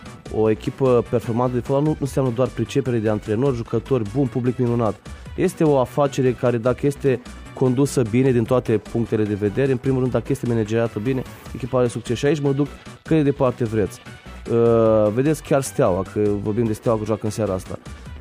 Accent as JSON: {"language": "Romanian", "town": "Iași", "region": "Iași County", "country": "Romania", "said": "Sunt un fan al Stelei, dar sunt un ieșean mântru zilele astea"}